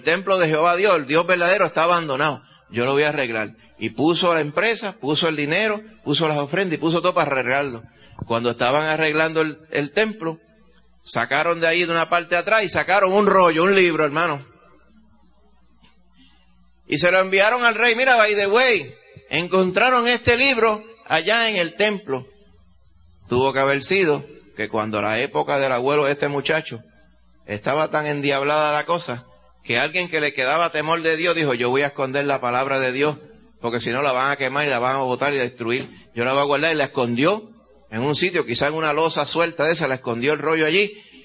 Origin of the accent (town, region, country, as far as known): Dominican Republic; born or raised there